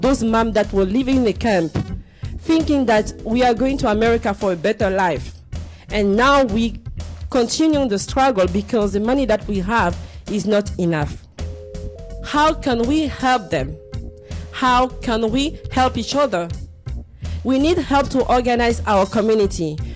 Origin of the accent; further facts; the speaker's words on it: Côte d’Ivoire; now in Portland, United States; When you see me in the street of Portland, you will think that I'm African American. Until I say hi to you, then you will say, "You have an accent. Where are you from?" I will say, "I'm from Ivory Coast."